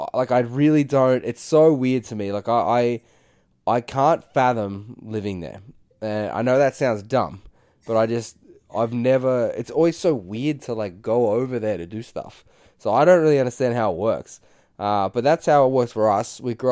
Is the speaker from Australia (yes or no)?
yes; Chelsea, Victoria, Australia; I grew up in Chelsea, and there all my mates moved sort of like 20 minutes further away to Frankston